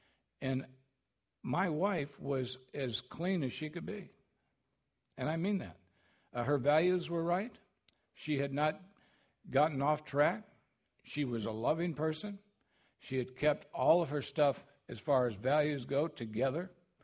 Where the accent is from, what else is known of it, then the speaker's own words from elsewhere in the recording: California, United States; I'm a kid from California. You know, I grew up with all this language. I can even say it in Spanish and English too, you know.